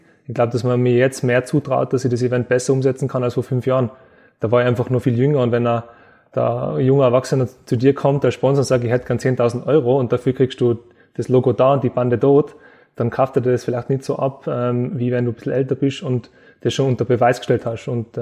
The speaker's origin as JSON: {"language": "German", "town": "Innsbruck", "region": "Tyrol", "country": "Austria", "tie": "born or raised there", "said": "sowas möchte ich mal am Berggiesel machen. Und das möchte ich in meiner Heimatstadt machen"}